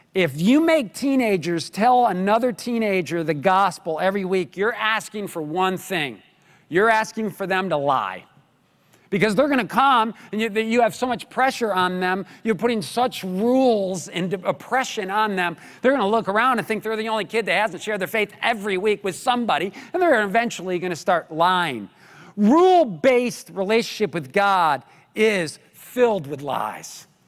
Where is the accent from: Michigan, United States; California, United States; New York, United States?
New York, United States; I'm a New Yorker. Most of you know that. However, I live in upstate New York.